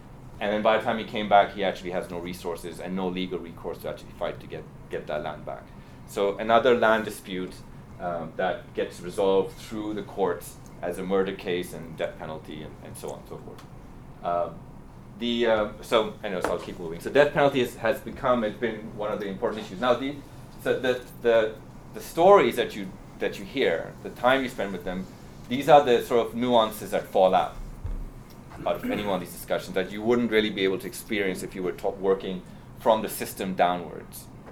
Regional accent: Pakistan; And interestingly, they're all around this idea of being a minority, which as a Pakistani I found incredibly troubling

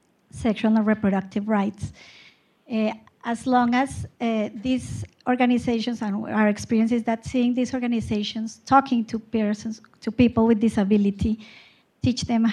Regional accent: Colombia; from País in Colombia

